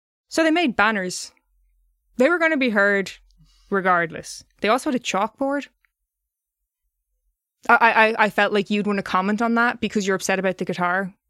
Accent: Ireland; I'm saying crack because I'm Irish, all right?

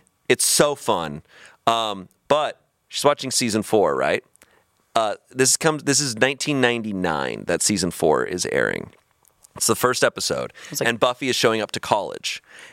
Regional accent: Arizona, United States; I remember growing up in Arizona, we only had AMCs.

